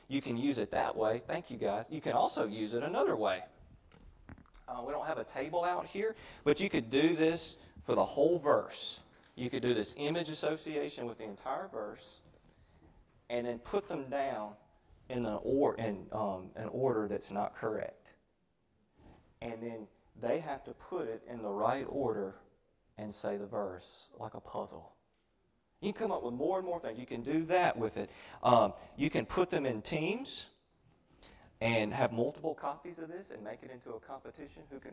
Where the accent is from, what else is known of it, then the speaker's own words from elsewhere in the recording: Mississippi, United States; accent: Mississippi; anything you need me to interpret because of my Mississippi accent?